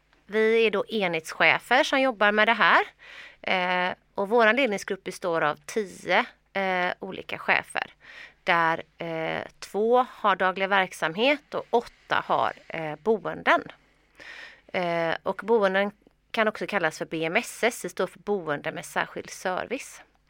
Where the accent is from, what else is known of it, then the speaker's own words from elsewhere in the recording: Gothenburg, Västra Götaland County, Sweden; Det är ju för att jag är från Göteborg, så att det är så svårt då. Det är så lite snö i Göteborg.